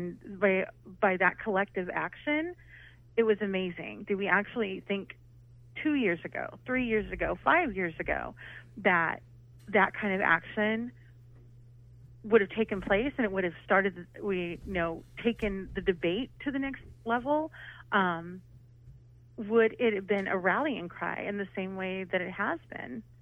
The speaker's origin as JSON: {"language": "English", "region": "Kansas", "country": "United States", "tie": "born or raised there", "said": "You know, I'm Latina. I grew up in Kansas, of all places in the city."}